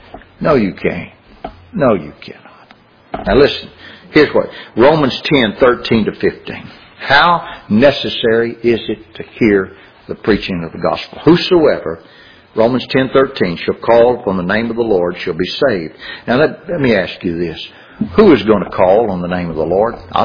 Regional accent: Louisiana, United States; I remember as a kid, growing up in South Louisiana.

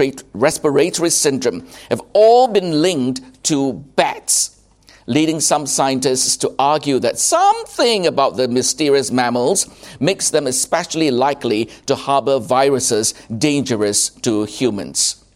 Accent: Johor Bahru, Johor, Malaysia; born or raised there

